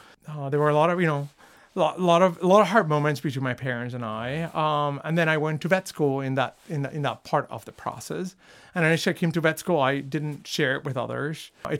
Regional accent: Puerto Rico; I grew up in Puerto Rico, and I went to an all-boys Catholic high school.

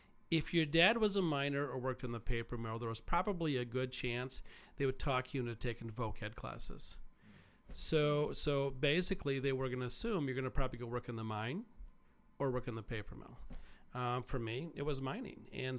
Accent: Manistique, Michigan, United States; now in Grand Rapids, United States; I'll start with born and raised in a small town of the UP called Manistique, and really unique town.

